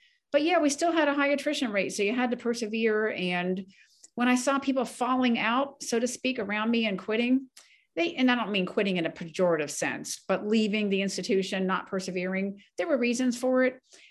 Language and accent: English; Ellicott City, Maryland, United States; being born and raised in Ellicott City, Maryland, I had looked at the Naval Academy right next door in Annapolis